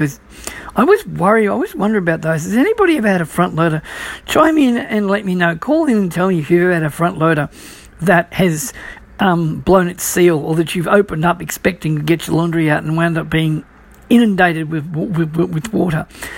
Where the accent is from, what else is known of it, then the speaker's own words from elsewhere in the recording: Australia; as an Australian, we shorten things, like, as in we call football footy